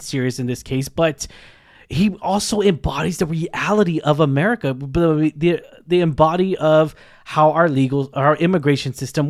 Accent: San Antonio, Texas, United States; background of being Hispanic, Mexican Americans in this country and everything. We're from here. We're from Texas, from San Antonio and everything.

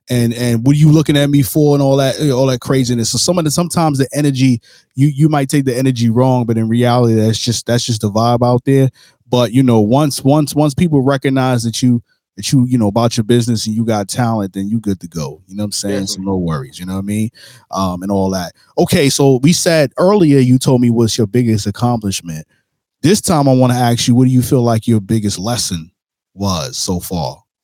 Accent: Brooklyn, New York, United States; You went to my city, New York. I'm from Brooklyn, New York.

